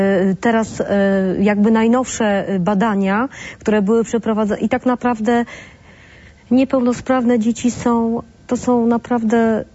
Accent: Toruń, Kuyavian-Pomeranian Voivodeship, Poland; jestem z Torunia

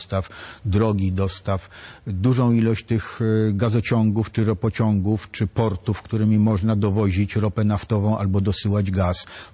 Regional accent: Warsaw, Masovian Voivodeship, Poland; ale ja jestem z Warszawy. Ja jestem warszawiakiem.

